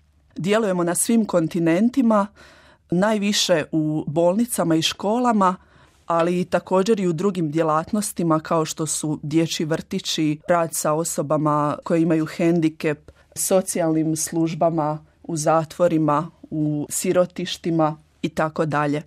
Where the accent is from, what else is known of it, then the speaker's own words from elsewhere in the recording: Stari Jankovci, Vukovar-Srijem County, Croatia; Dolazim iz Starih Jankovaca, redovnica sam već 11 godina